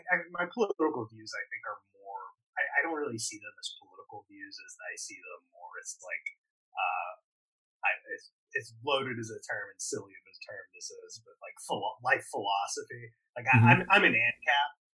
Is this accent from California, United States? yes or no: no; Suffolk, Virginia, United States; No, I'm actually from Virginia. About 30 minutes north of the Carolina border, it's the largest landmass within Hampton Roads, but it's the smallest town. It's a rural place called Suffolk, Virginia.